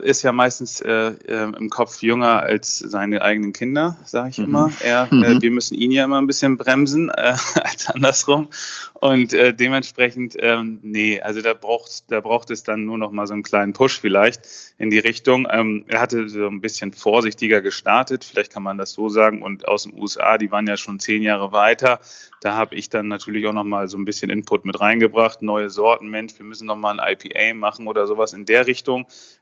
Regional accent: Mecklenburg-Vorpommern, Germany; kommt aus meiner Region, wo ich aufgewachsen bin, Vorpommern-Rügen.

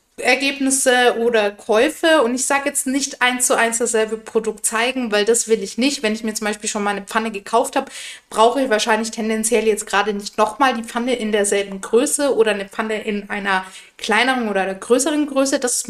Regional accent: Bavaria, Germany; Ich komme aus Bayern, bei uns ist es mal Mitte September.

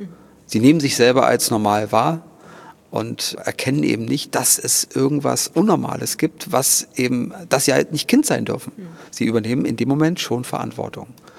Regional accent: Thuringia, Germany; ich komme aus Thüringen

